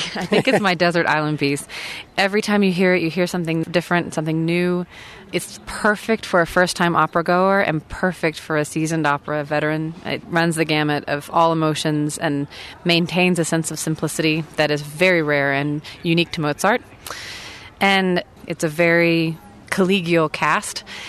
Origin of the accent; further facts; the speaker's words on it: Huntsville, Alabama, United States; I began a small chamber music festival in Huntsville, Alabama.